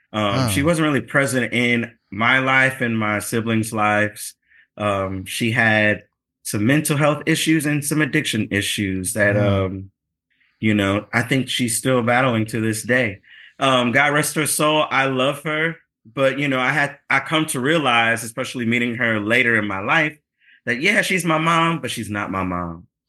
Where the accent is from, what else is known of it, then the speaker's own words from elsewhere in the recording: Hillaryville, Southern United States, United States; 'cause by the time I was growing up in Hillaryville, the war on drugs kind of made its way to the rural South and the crack epidemic started to make its way through.